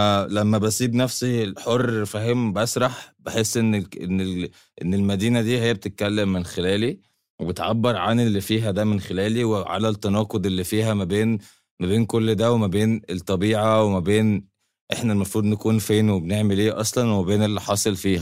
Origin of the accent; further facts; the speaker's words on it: Cairo, Cairo Governorate, Egypt; born there; عايش في مصر في القاهرة، واتولدت في القاهرة